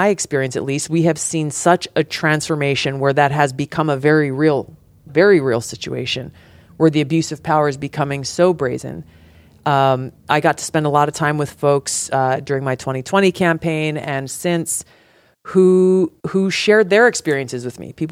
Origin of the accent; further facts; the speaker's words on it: Hawaii, United States; I grew up in Hawaii, which is, I think it has the most restrictive gun laws in the country.